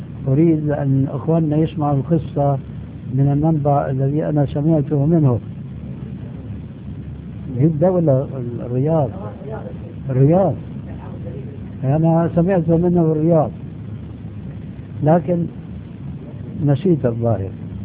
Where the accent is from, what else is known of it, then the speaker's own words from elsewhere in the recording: Syria; وكما يقولون عندنا في الشام بلا طول سيرة